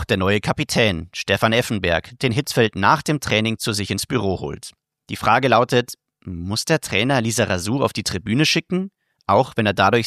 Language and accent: German; Bavaria, Germany; In meiner Heimat am Tegernsee, der keine Stunde entfernt von München liegt, spiele ich zu der Zeit selbst im Verein.